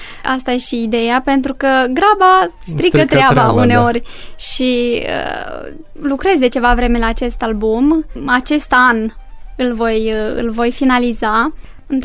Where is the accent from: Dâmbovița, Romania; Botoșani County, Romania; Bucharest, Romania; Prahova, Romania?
Botoșani County, Romania; Flămânzi; Zona Flămânzilor are ca și specific, mai exact, dansurile pe care le-a promovat.